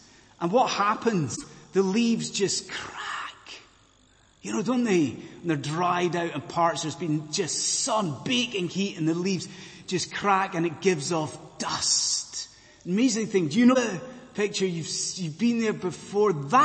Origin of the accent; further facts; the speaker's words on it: Scotland, United Kingdom; I'm from Scotland.